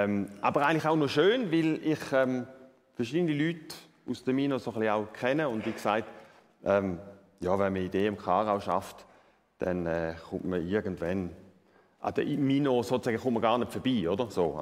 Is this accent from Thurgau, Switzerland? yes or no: yes; Thurgau, Switzerland; Ich bin nicht in Rorschach aufgewachsen, sondern in Thurgau.